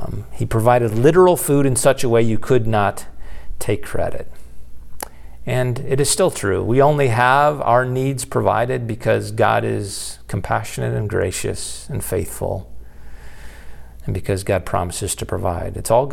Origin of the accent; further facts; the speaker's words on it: Buffalo, New York, United States; but growing up in Buffalo, I am a lifelong Buffalo Bills fan